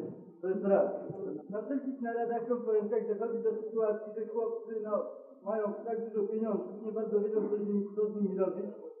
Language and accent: Polish; Lublin, Lublin Voivodeship, Poland; jestem z Lublina